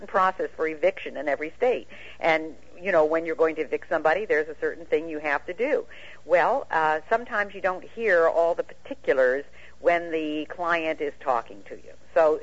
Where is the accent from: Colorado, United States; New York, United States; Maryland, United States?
New York, United States; born there; I was born in New York State.